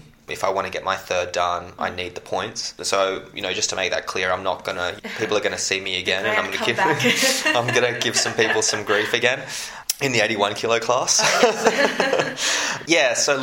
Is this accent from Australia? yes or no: yes; Australia; it's tough being an Australian judoka, but it's also made me the person that I am.